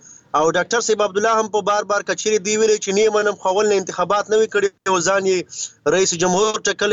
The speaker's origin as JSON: {"language": "Pashto", "region": "Khyber Pakhtunkhwa", "country": "Pakistan"}